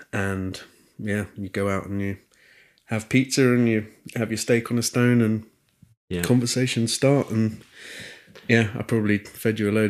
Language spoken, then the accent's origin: English; Chichester, South East England, United Kingdom; Yeah, I grew up in Chichester. After school, I would ride up to the circuit.